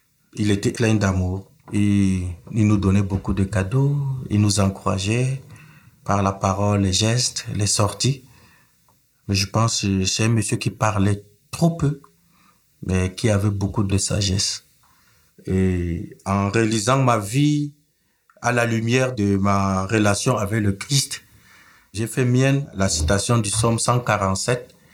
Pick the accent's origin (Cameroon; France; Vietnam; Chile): Cameroon; Garoua, North; born there; Papa était gendarme et il a reçu une mission dans le nord et je suis né à Garoua.